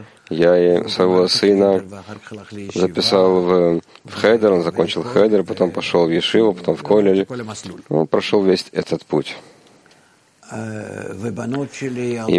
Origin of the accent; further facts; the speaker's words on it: Russia; при том, что я из России